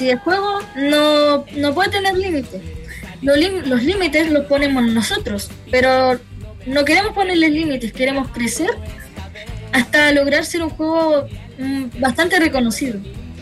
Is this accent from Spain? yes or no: no; Concepción, Biobío, Chile; como no solo somos penquistas